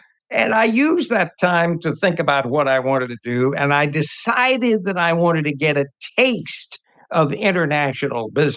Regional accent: United States; But being an American, I pressed on

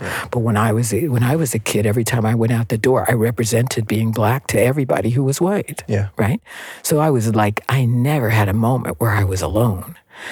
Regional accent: Canada; even though I'm a Canadian and I'm not from the West Indies.

